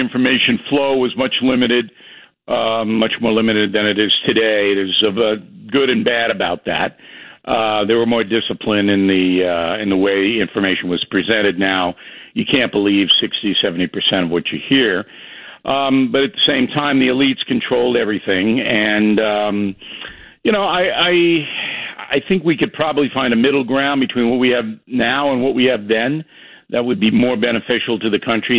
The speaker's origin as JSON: {"language": "English", "town": "Levittown", "region": "New York", "country": "United States", "tie": "born or raised there", "also_born_or_lived": "Manhattan", "said": "I was born in Manhattan, up in Columbia Presbyterian, raised on Long Island at Levittown. And my parents didn't have any money."}